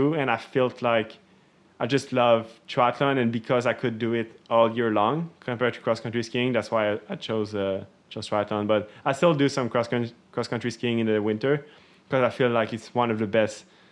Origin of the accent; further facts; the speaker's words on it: Quebec, Canada; I live up north in, I grew up in Moronite and then I moved to Saint-André-Lac, which is like close to Saint-Sauveur.